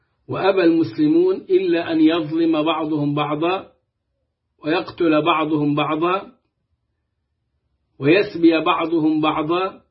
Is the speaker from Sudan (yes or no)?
no; Egypt; كان عندنا في مصر تكفيريون لكن كانوا لا يحملون السلاح